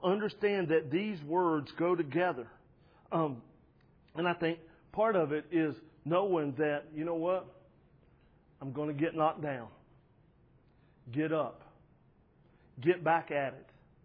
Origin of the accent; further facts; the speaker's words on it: United States; And I don't like that because I'm an American and I'm free and I get to choose and all that stuff.